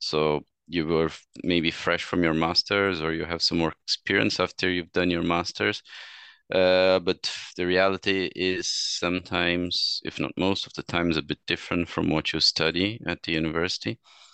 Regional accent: Brazil; And before that, I was basically in Brazil, so I am from Brazil.

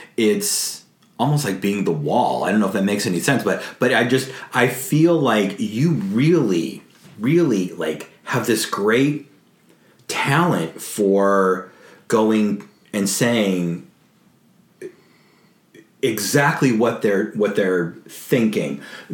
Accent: California, United States; But I come from California, where it's probably 73 degrees, if not 83 degrees today.

